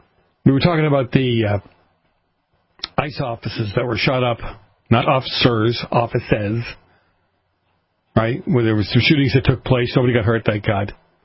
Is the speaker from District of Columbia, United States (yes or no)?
no; Boston, Massachusetts, United States; I mean, I grew up in Boston.